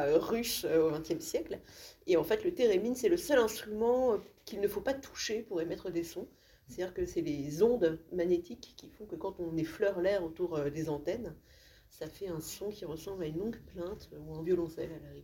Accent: Pontoise, Île-de-France, France; born there; Et donc, je suis née à Pontoise, dans le Val d'Oise.

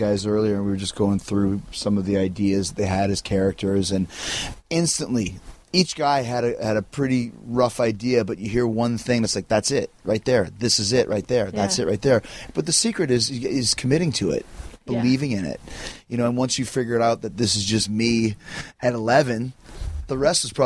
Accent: Canada; accent: Canadian; My Canadian accent wants to say Sasha, but she told me it's Sasha

